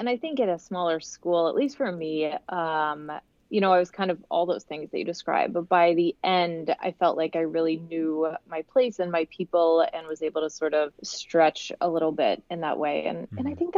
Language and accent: English; Cincinnati, Ohio, United States; Absolutely lovely place to grow up.